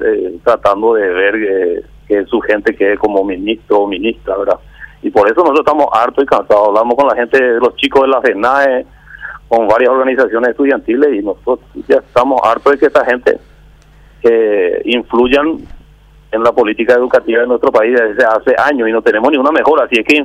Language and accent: Spanish; Itapúa, Paraguay; Es la más conocida, porque yo soy de Itapúa y esa empresa trabaja ahí.